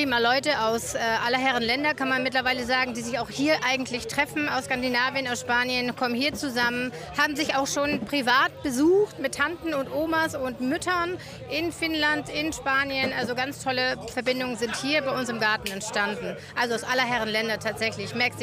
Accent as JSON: {"language": "German", "town": "Wacken", "region": "Schleswig-Holstein", "country": "Germany", "tie": "born or raised there", "also_born_or_lived": "Madrid, Spain", "said": "Also ich bin mal in Madrid geboren, aber das ist schon sehr lange her. Ich habe noch nie woanders gelebt als hier in Deutschland, in Zoo, in Wacken."}